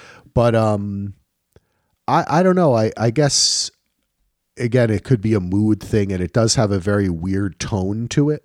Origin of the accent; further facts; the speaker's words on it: New Jersey, United States; I am from New Jersey.